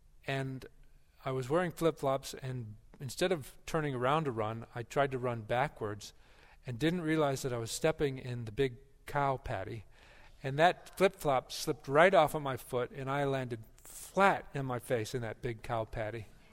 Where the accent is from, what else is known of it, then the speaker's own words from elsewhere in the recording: Wisconsin, United States; now in Texas, United States; When I moved to Texas from Wisconsin, I realized that people wore flip-flops in Texas as a matter of surviving the heat.